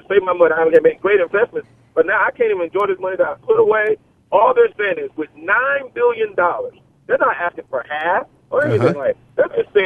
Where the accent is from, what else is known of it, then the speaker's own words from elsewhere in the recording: Mobile, Alabama, United States; I mean, hey, I'm from Mobile.